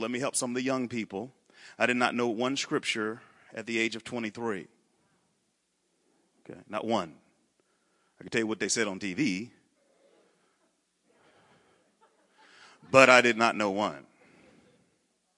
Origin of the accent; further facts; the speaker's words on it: Anderson, Indiana, United States; also born or lived in Missouri; I'm from Anderson, Indiana. So I am most of my family is from Indiana.